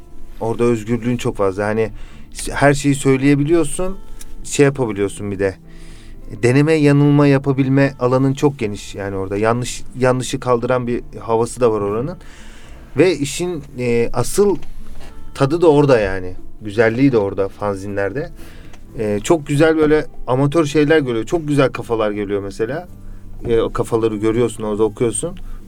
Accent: Üsküdar, Istanbul, Turkey; Kadıköy doğumlu. Üsküdar'da hemen sınırda doğmuşum yani. Kadıköy diyorum ama Üsküdar'da doğdum diyebilirim yani. Üsküdar'da doğdum, büyüdüm diyebilirim.

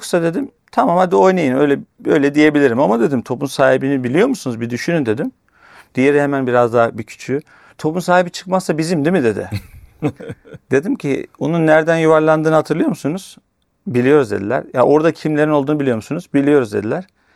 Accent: Istanbul, Turkey; Şimdi Esenler benim doğup büyüdüğüm yerler.

